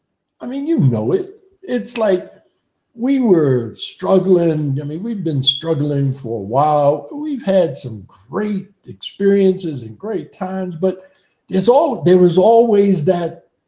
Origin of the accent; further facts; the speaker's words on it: New York City, New York, United States; also born or lived in Harlem / Bronx / Brooklyn / Staten Island; growing up in the 40s and 50s, you know, being a black kid growing up in New York City, whether it was in Harlem with my grandparents or the Bronx, Brooklyn, you know, Staten Island I lived on for a while, Queens.